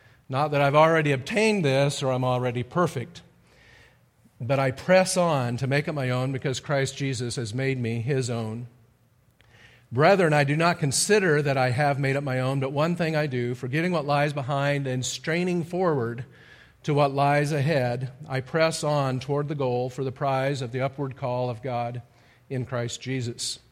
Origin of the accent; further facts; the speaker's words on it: Kansas, United States; and I thought that since I was from Kansas, that should be my team.